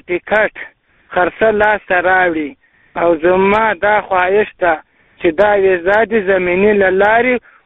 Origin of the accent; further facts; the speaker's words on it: Khair Kot, Paktika, Afghanistan; now in Iran; زه د پکتیکا دی ولایت د خیر کور د ولسوالۍ د زفرخیلو د کلی اوسیدونکو یم